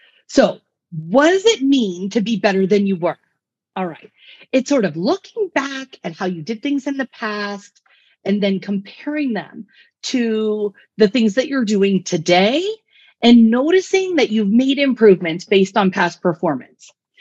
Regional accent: Pacific Northwest, United States; I'm from the Pacific Northwest.

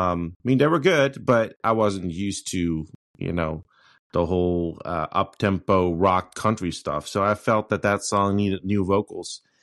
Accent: Rotterdam, South Holland, Netherlands; moved away as an adult; I was born and raised in Rotterdam and proud of it.

